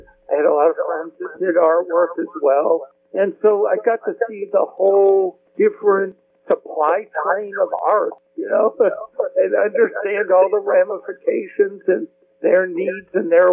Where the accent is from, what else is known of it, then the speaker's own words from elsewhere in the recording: East Cleveland, Ohio, United States; I grew up in East Cleveland, Ohio